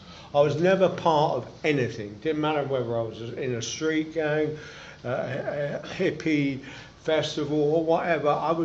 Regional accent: Notting Hill, London, United Kingdom; I grew up in Notting Hill. I grew up in a council flat. I grew up with absolutely nothing.

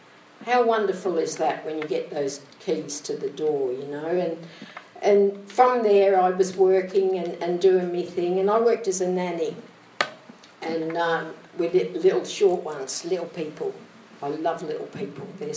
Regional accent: Australia; now in London, United Kingdom; I lived in Hackney, downtown Hackney. It's the only place to live in London, I tell you. It's beautiful. I got housed there when I came over through crisis, when I came from Australia.

